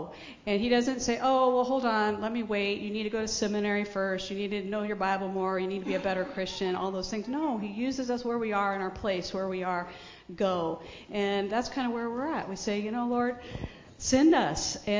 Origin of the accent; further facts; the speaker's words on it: Pacific Northwest, United States; We're both from the Northwest, or at least I am more than Patrick, and as beautiful as we know in the Northwest.